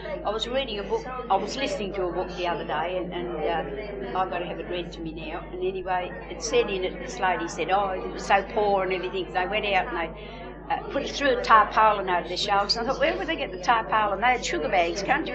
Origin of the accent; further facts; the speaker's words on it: Kempsey, New South Wales, Australia; born there; moved away as an adult; I was born in Kempsey in 1920. And I come down here when I was first married